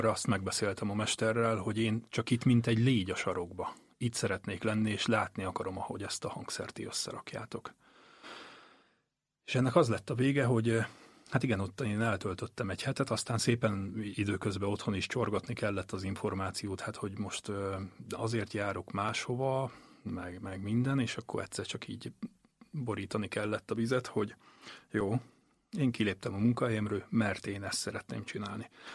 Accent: Budapest, Hungary; born there; now in Ócsa, Hungary; Én 1982-ben születtem Budapesten, de Ócsán élek.

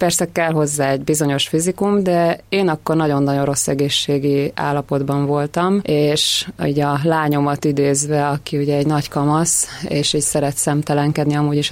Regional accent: Pécs, Baranya, Hungary; Ugye én pécsi vagyok

